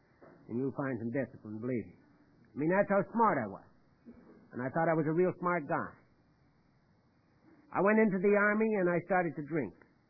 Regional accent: Prince Albert, Saskatchewan, Canada; I'm from Prince Albert, Saskatchewan.

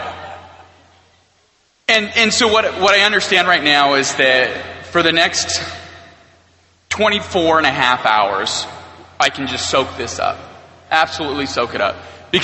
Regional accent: Idaho, United States; And I'm from Idaho, and somebody from Texas was like

